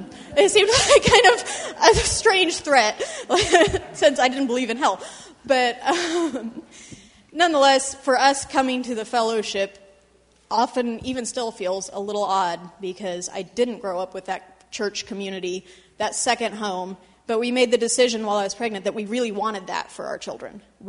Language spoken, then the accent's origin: English; Abilene, Kansas, United States; But I grew up an atheist in Abilene, Kansas. There are not a lot of atheists in Abilene, Kansas, and there's no UU church there.